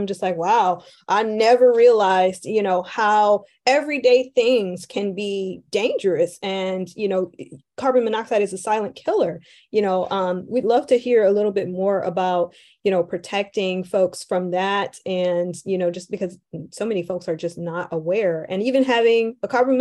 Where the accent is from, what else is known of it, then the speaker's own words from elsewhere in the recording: Detroit, Michigan, United States; because I grew up in Detroit during something called Devil's Night. Devil's Night would happen in October and people would just light fires.